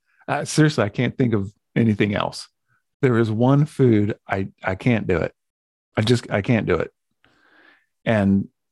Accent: Japan; Even I grew up in Japan, so maybe it was kind of normal to have quote unquote weird, you know, compared to the typical American palate.

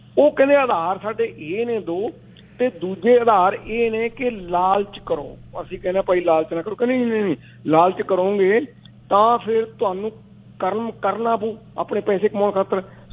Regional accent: Punjab, India; now in Canada; ਮੇਰੇ ਪਿੰਡ ਦੇ 90% ਲੋਕਾਂ ਕੋਲੇ ਤਾਂ ਮੇਰੇ ਸ਼ਹਿਰ ਨੇੜਲਾ ਢਲਾਡਾ, ਉੱਥੇ ਤੱਕ ਜਾਣ ਦੀ ਟਿਕਟ ਖਰੀਦਣ ਜੋਗੇ ਪੈਸੇ ਨੀ, ਕੈਨੇਡਾ ਦੀ ਟਿਕਟ ਉਹਨਾਂ ਨੇ ਕਿੱਥੋਂ ਲੈਣੀ

